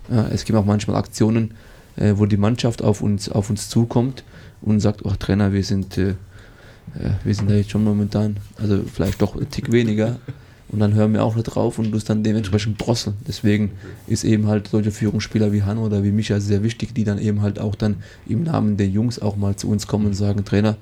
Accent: Mannheim, Baden-Württemberg, Germany; Ich bin ein Mannheimer. Fühle mich sehr wohl.

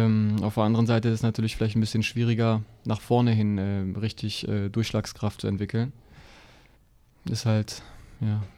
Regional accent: Münster, Germany; Ja, ich bin ja aufgewachsen in Münster und bin dann erst ab der B-Jugend dann zu damals LR Aalen gegangen, habe da 2 Jahre dann gespielt, bin dann nach Wolfsburg gegangen und nach einem Jahr zurück nach Münster

